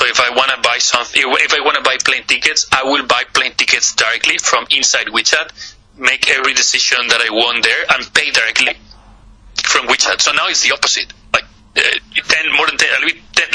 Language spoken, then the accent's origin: English; Spain; moved away as an adult; now in China; I'm based in China, but if you can hear with my accent, I'm not Chinese. I'm actually Spanish, but I've been here based in China for 11 years